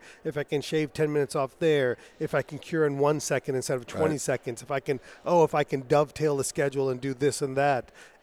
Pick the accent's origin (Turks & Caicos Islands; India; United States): India; It's hard as an Indian because we're always trying to save money.